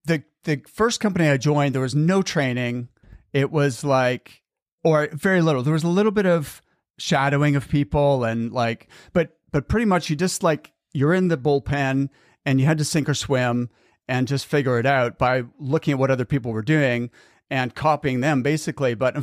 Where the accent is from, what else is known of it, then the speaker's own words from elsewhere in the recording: Halifax, Nova Scotia, Canada; who actually knew from my hometown in Halifax